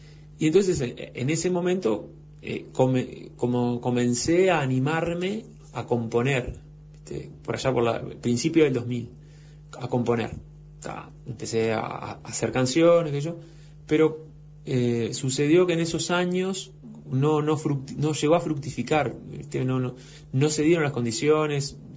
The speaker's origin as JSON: {"language": "Spanish", "region": "Salto", "country": "Uruguay", "tie": "born or raised there", "said": "comencé a estudiar acompañamiento de guitarra, más que nada en la parte folclórica, en mi ciudad natal, en Salto."}